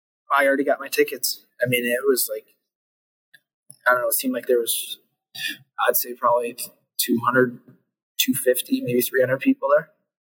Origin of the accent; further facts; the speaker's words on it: Marquette, Michigan, United States; Obviously, like, growing up in Marquette, I've been a huge Northern fan.